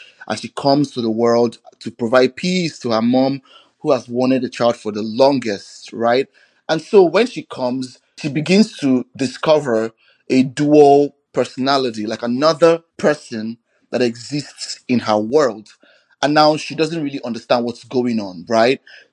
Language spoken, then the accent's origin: English; Nigeria; now in Bozeman, United States; It draws from this folklore back in my tribe. I'm Igbo from Nigeria.